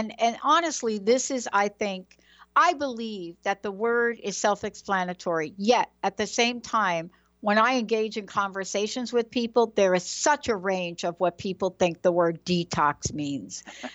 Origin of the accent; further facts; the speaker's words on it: New York, United States; So early on, we knew about lead paint. Like I grew up in the project. So everybody knew about lead paint.